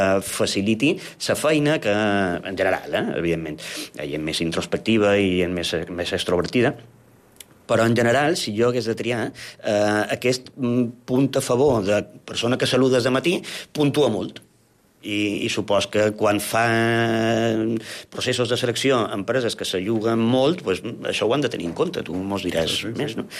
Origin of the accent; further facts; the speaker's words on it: Palma, Balearic Islands, Spain; born there; Jo me defineix com a mallorquí perquè vaig néixer a Palma, i això és irrenunciable